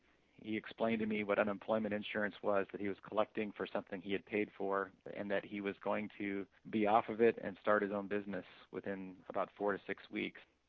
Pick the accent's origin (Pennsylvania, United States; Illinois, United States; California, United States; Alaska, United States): Alaska, United States; Anchorage; I was raised in Alaska.